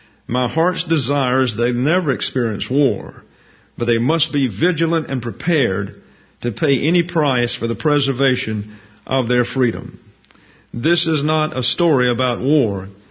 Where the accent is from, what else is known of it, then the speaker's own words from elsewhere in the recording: United States; I call myself an American, but I, like every other Americans, I am American with a heritage. My heritage is Mexican and Yaqui Indian.